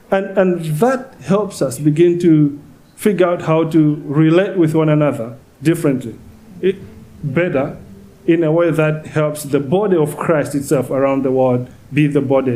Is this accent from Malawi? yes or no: yes; Malawi; Before colonialism, yes, I come from Malawi.